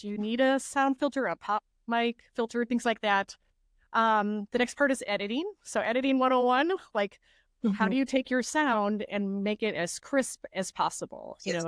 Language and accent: English; Midwest, United States; accent: Midwest; I really embrace my Midwest accent that comes out from time to time, and like funny things we say in the Midwest